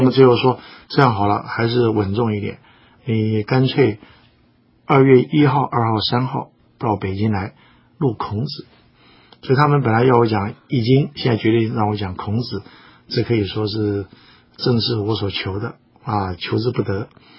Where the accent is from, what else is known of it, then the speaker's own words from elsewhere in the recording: Taiwan; 我们在台湾长大讲中文的